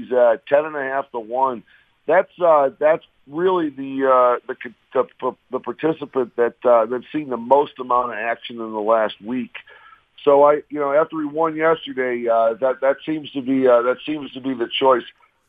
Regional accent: Detroit, Michigan, United States; now in Las Vegas, United States; maybe it was just growing up in Detroit or something like

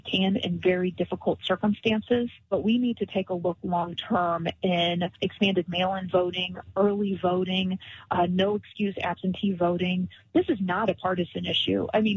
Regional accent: Fenton, Missouri, United States; I grew up in Fenton. I went to Ursuline in St. Louis. My family still lives throughout the St. Louis area.

